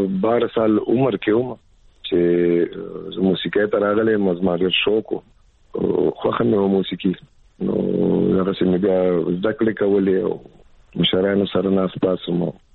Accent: Peshawar, Khyber Pakhtunkhwa, Pakistan; زه د پېښور یم او پېښور کې پیدا شوی یم اوس هم په پېښور کې یم او کورنۍ زمونږ د لنکي زبان والا اوار ورته وي … ښکلی کام قبیل لرم

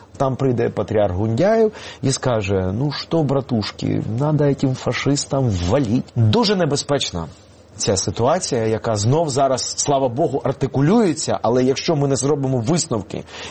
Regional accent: Kyiv, Ukraine; born there; Я, наприкінці 80-х, повернувшися з армії, народившися в Києві, в російськомовній родині

